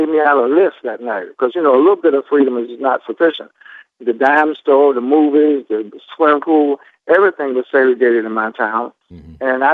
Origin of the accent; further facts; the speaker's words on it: Oxford, North Carolina, United States; Oxford, North Carolina, tobacco plantation town. It's my hometown. Mm-hmm. I grew up in Granville County.